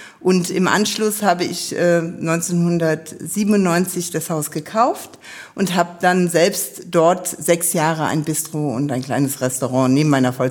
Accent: Neuwied, Rhineland-Palatinate, Germany; Bin ein Neuwieder Scherja in mehreren Generationen und da bin ich eigentlich auch sehr stolz drauf, weil Neuwied meine Heimat ist.

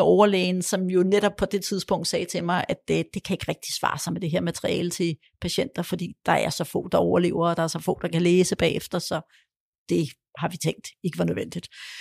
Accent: Poland; born there; Danish is a second language; og jeg er født i Polen, jeg kunne også godt tale polsk stadigvæk

